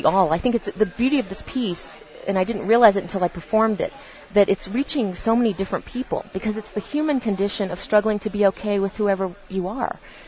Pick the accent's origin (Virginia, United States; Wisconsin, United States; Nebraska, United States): Virginia, United States; Or is it because I grew up gay in Virginia in a small town?